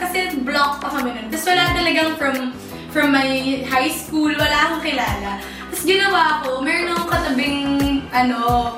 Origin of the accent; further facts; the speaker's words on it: Central Luzon, Philippines; now in Manila, Philippines; dahil provinsyana ako, so I'm from Bataan, coming here in Manila to study